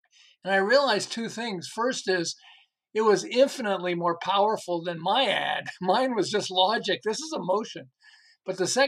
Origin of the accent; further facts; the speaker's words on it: Montreal, Quebec, Canada; moved away as an adult; now in Southern California, United States; I'm originally from Montreal. I've lived in Southern California for about 40 years.